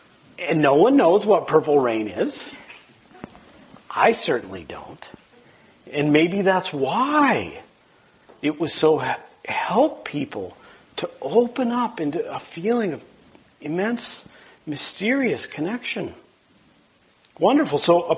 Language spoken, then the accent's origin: English; Minneapolis, Minnesota, United States; I'm from Minneapolis, so I get to talk about … if I want to.